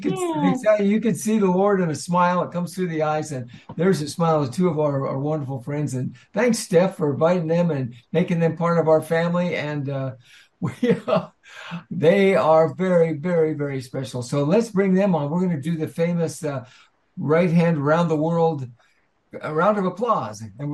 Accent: Glendale, California, United States; And I grew up in Glendale, not too far away from there.

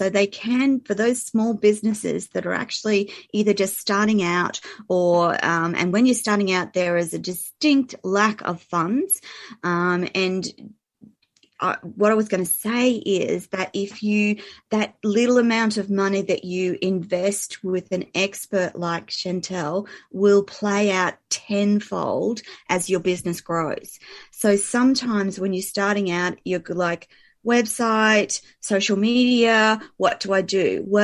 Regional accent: Australia; I'm an Aussie

